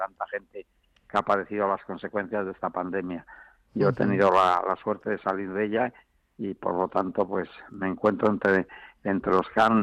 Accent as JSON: {"language": "Spanish", "town": "Madrid", "region": "Community of Madrid", "country": "Spain", "tie": "born or raised there", "said": "yo soy madrileño, nací en Madrid, en la calle Marqués del Riscal, esquina Fortuny, así que madrileño de Chamberí de pura cepa"}